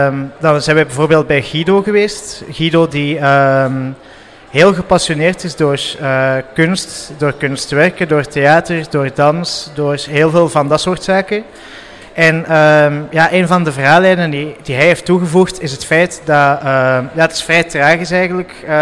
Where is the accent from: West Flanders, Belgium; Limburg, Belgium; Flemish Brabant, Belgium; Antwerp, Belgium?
West Flanders, Belgium; Ostend; En ik ben zelf ook een Oostendenaar.